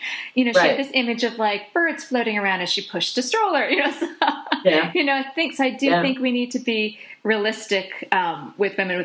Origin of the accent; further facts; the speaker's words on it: Boston, Massachusetts, United States; and I'm from the Boston area, so yay for Boston.